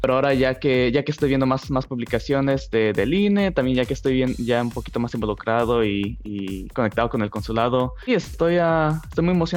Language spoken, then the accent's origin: Spanish; Mexico; votando como mexicano al exterior va a ser honestamente una nueva experiencia para mí.